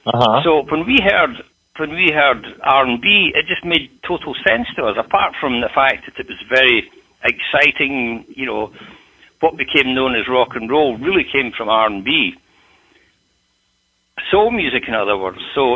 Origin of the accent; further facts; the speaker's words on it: Glasgow, Scotland, United Kingdom; also born or lived in London; I was from Glasgow, but I met Alan in London.